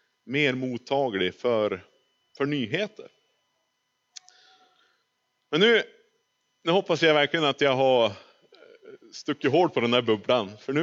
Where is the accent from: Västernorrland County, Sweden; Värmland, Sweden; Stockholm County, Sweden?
Västernorrland County, Sweden; Örnsköldsvik; Jag har faktiskt bara gjort en kort mellanlandning hemma i Övik hos min familj.